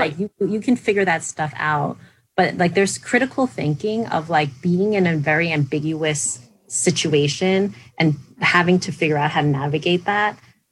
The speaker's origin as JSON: {"language": "English", "region": "New York", "country": "United States", "tie": "born or raised there", "said": "And, you know, growing up in New York, same thing."}